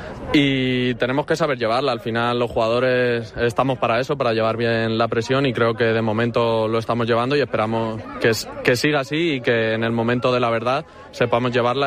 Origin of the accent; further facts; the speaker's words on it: Madrid, Community of Madrid, Spain; yo soy de Madrid también, la tierra tira mucho